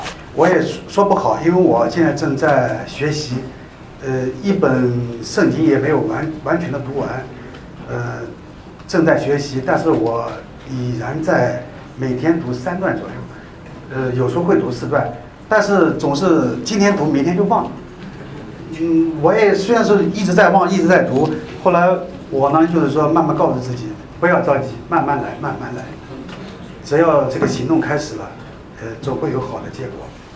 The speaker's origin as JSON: {"language": "Chinese", "region": "Shandong", "country": "China", "moved": "as an adult", "lives_now": "United States", "said": "我是来自山东，中国山东的"}